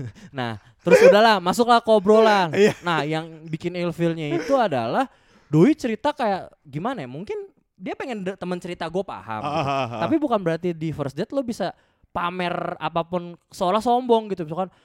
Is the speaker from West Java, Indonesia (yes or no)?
no; Jakarta, Indonesia; Lah gua orang Betawi juga bisa dong kayak gitu.